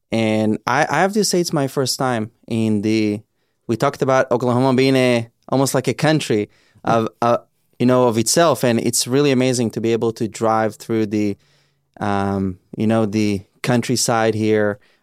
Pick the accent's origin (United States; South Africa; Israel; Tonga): Israel; I was born and raised in Israel.